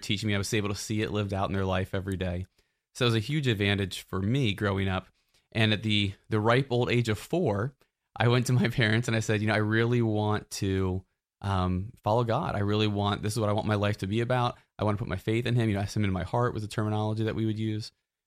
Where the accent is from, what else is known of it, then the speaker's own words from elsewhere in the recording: Delaware, United States; I'm actually from Delaware. And so I was born outside of Philadelphia, so probably, 15, 20 minutes from Philly. And that's where I grew up.